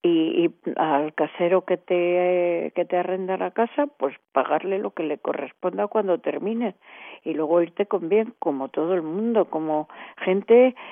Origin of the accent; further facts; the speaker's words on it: Madrid, Community of Madrid, Spain; yo soy madrileña y me duele ver mi ciudad así.